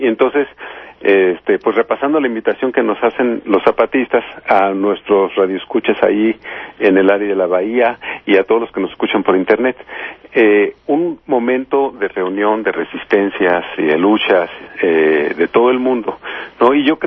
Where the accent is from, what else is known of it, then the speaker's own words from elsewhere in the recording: Mexico; qué podemos hacer nosotros todos como mexicanos para resistir este momento tan dramático que está viviendo el país